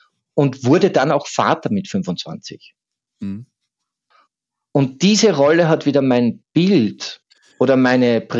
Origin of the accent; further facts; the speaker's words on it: Salzburg, Austria; born there; Ich bin Salzburger Gebürtiger. Die Berge sind vor der Tür.